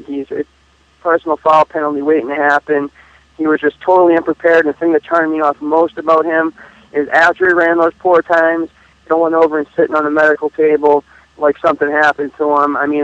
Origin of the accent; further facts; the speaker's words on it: Boston, Massachusetts, United States; I mean, I'm from Boston.